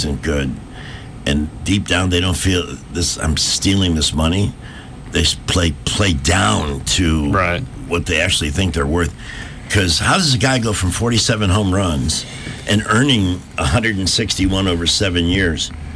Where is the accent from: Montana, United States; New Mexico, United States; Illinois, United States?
Illinois, United States; Chicago; the White Sox had an all-A free ticket giveaway when I was growing up in Chicago.